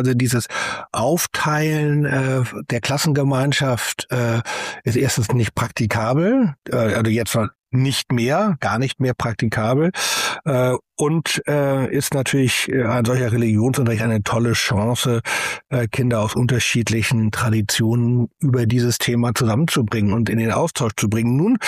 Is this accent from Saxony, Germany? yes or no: no; Hamburg, Germany; Ich selber bin ja Hamburger und komme aus einer ganz besonderen religionspädagogischen Situation.